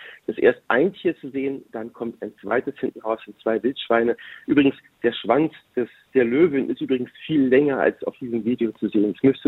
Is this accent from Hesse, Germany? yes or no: no; Berlin, Germany; ich bin in Berlin groß geworden